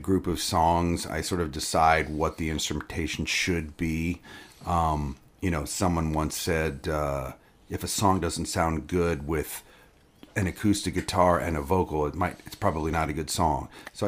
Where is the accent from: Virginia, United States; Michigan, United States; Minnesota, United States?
Virginia, United States; I grew up in Virginia, near there, in the woods of Virginia.